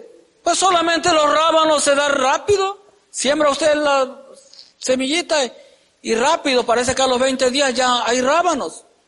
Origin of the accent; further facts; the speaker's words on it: Veracruz, Mexico; al menos allí en mi pueblo, en Veracruz, tarda alrededor de 6 meses